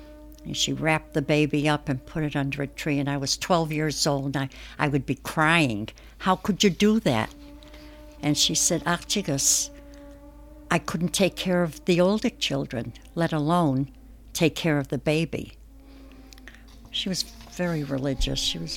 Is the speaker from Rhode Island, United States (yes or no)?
yes; Pawtucket, Rhode Island, United States; born there; I was born in Pawtucket, Rhode Island.